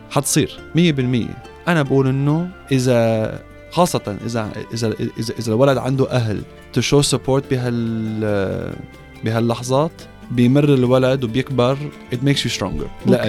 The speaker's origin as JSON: {"language": "Arabic", "country": "Lebanon", "lives_now": "Australia", "said": "أنا قلت إنه حس على الباسبورت تبعي أستراليان، أنا ما بقول إنه أنا أسترالي، بقول إنه أنا لبناني وعربي ومسلم."}